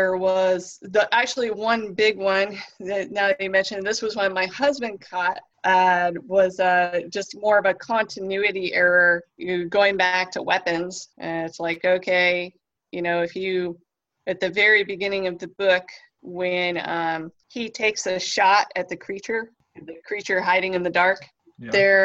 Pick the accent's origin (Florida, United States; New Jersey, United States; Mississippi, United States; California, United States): California, United States; Well, I think it just kind of goes back to where I grew up in California. We had the legends of the Yucca Man there in the Mojave Desert